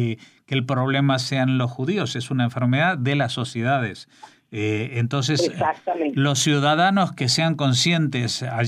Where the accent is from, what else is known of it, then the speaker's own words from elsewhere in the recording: Argentina; yo que soy argentino de origen